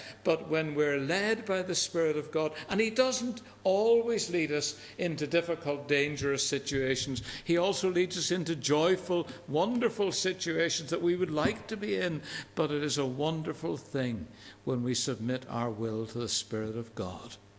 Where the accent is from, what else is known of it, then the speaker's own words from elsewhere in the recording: Belfast, Northern Ireland, United Kingdom; born there; in Belfast, not very far from where the movie was made